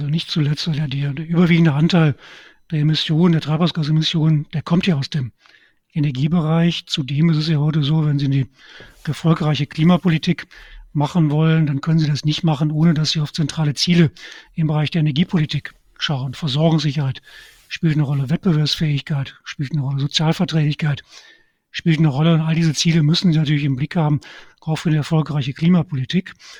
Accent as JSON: {"language": "German", "town": "Cologne", "region": "North Rhine-Westphalia", "country": "Germany", "said": "Ich bin ja Kölner und insofern komme ich nicht wirklich aus dem Bergischen Land"}